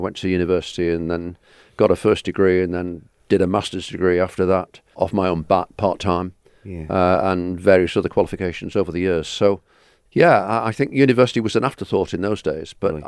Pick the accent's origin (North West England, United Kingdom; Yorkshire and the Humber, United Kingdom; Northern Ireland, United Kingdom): North West England, United Kingdom; Salford; also born or lived in Manchester; was my hometown, very much Northern England.